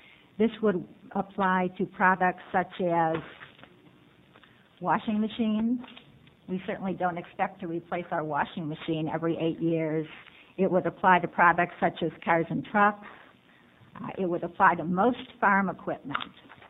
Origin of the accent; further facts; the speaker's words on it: Portland, Oregon, United States; I am an attorney from Portland, and I'm the president-elect of the Oregon Trial Lawyers Association.